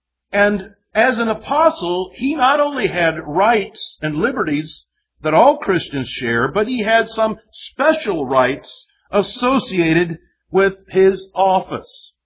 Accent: Midwest, United States; I was raised in the Midwest. We eat cows. We eat pigs and chickens and things like that.

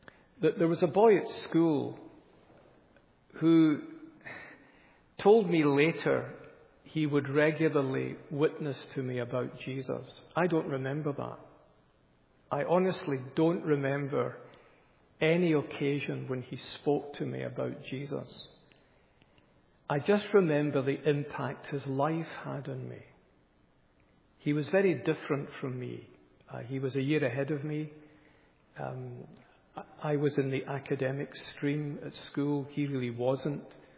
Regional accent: Glasgow, Scotland, United Kingdom; I'm from Glasgow, the largest city in Scotland, about 1 million, big industrial city.

